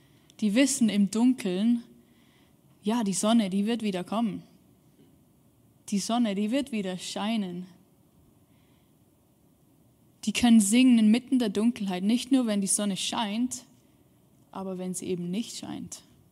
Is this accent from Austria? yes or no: no; Switzerland; ich komme aus der Schweiz, ich liebe es in den Bergen zu wandern